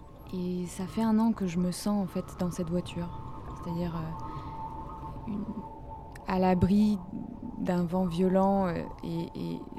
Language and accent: French; France; born there; je suis née en France